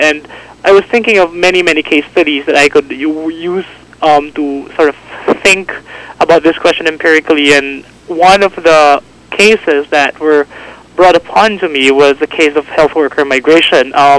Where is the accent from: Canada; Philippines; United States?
Philippines; Malolos, Bulacan; I was born in Malolo City, the seat of the first Philippine Republic in the province of Bulacan in the Philippines. And yeah, I grew up there.